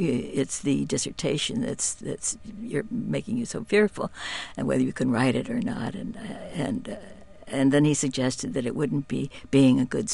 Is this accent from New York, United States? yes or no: no; Austin, Minnesota, United States; Well, I went to high school in Austin, Minnesota, which indeed is the town that George A. Hormel had his main plant